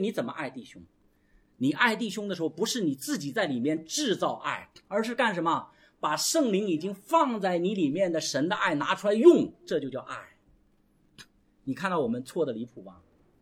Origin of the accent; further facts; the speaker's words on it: China; 有没有发现我们中国人经常讲说德不配位